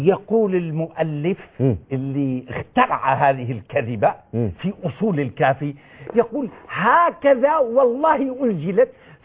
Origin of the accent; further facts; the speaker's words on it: Hama, Hama Governorate, Syria; نعم أنا من سوريا ومن حمال باسل الأبية